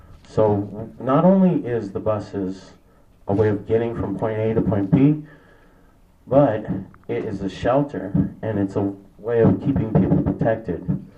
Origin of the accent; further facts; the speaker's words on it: Los Angeles, California, United States; I know, because I'm from East LA, right?